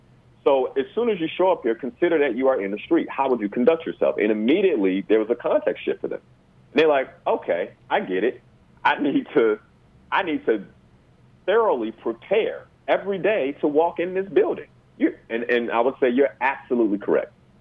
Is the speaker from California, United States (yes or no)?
no; Chicago, Illinois, United States; And I'm from Chicago.